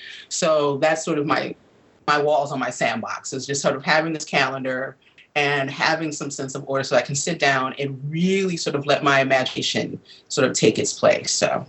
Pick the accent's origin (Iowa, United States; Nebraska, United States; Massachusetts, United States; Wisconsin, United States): Wisconsin, United States; Milwaukee; growing up in Milwaukee, where I'm originally from, New York City was like Emerald City to me.